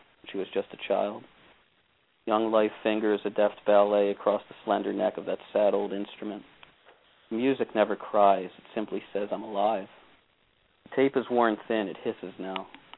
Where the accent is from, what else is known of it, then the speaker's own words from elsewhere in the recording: Northeast, United States; even though I grew up mostly in the North and the Northeast.